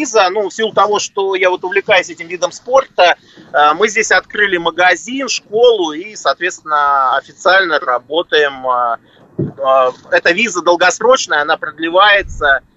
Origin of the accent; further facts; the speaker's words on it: Moscow, Russia; now in Mauritius; я сам из Москвы, и мы когда уезжали из Москвы, сюда переехали жить